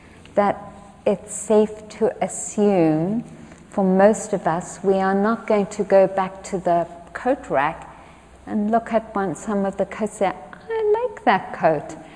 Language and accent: English; England, United Kingdom; now in United States; I grew up in England, and it was super not okay to brag.